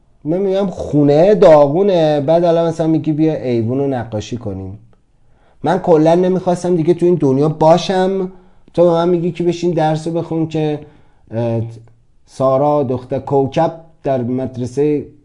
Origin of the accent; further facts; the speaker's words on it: Tehran, Tehran Province, Iran; born there; دقیقا به همین اندازه ای که من در تهران به دنیا اومدم،